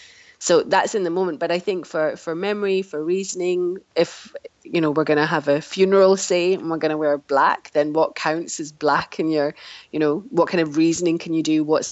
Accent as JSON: {"language": "English", "town": "Glasgow", "region": "Scotland", "country": "United Kingdom", "lives_now": "Nijmegen, Netherlands", "said": "I'm from Glasgow, but I work in Nijmegen in the Netherlands."}